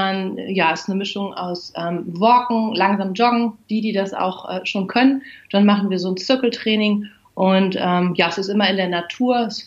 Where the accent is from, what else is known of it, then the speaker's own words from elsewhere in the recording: Cologne, North Rhine-Westphalia, Germany; Also ich bin ja hier in Köln geboren, aufgewachsen, habe eigentlich so einen relativ klassischen Weg erstmal beschritten